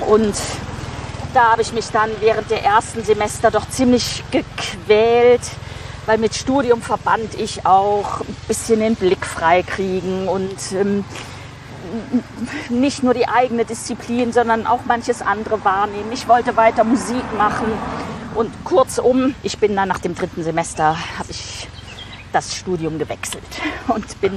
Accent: Siegen, North Rhine-Westphalia, Germany; also born or lived in Rotenburg an der Fulda; Rothenburg an der Fulda und habe dort die ersten 7 Jahre meines Lebens verbracht. Dann sind wir familiär bedingt ins südliche Westfalen gezogen. Mein Vater hat da eine Pfarrstelle angetreten in der Nikolaikirchengemeinde in Siegen.

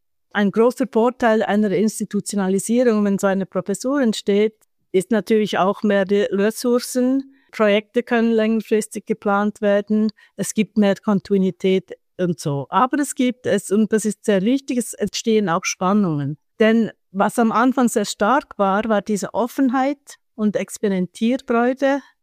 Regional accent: Switzerland; also born or lived in United States; ich bin Schweizerin, aber dann in den USA studiert, war 15 Jahre weg. Und als ich zurückkam in den frühen 2000er Jahren

